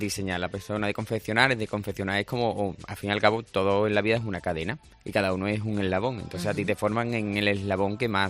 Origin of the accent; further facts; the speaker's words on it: Andalusia, Spain; soy el primer andaluz invitado